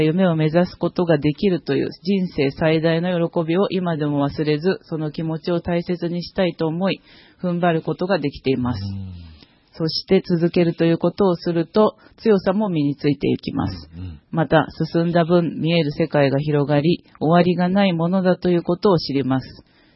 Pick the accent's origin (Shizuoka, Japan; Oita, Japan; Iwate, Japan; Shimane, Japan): Shizuoka, Japan; Matsuzaki; 私は松崎町出身なのですが